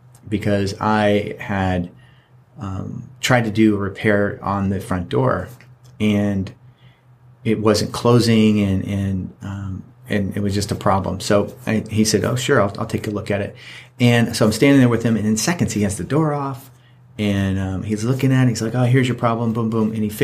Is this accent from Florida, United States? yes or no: yes; Florida, United States; and I am from Florida. I've grown up in Florida, and I really don't know anything really about living in the cold.